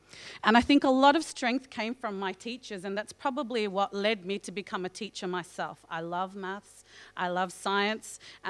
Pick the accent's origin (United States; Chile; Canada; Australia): Australia; Melbourne, Victoria; grown up in the southeast of Melbourne. Obviously, I am visibly identifiable as a Muslim woman. So I'm an Australian Muslim woman. I'm of Fijian Indian background.